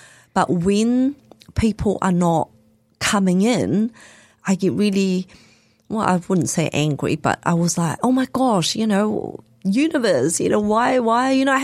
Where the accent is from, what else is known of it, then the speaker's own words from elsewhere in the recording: Malaysia; So I was born in Malaysia and I grew up in a hardware store.